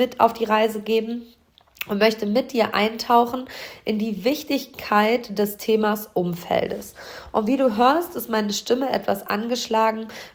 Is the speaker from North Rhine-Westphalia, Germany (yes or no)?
yes; Hamm, North Rhine-Westphalia, Germany; hier in meiner Heimatstadt Hamm.